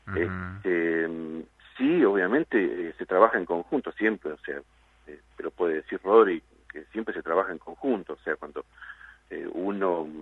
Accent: Argentina; viste cómo somos los argentinos, que sacamos de la manga el as

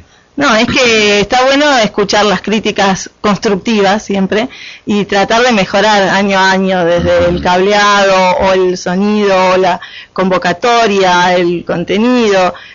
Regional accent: Valeria del Mar, Buenos Aires Province, Argentina; Y yo soy de Valeria, defiendo más Valeria siempre.

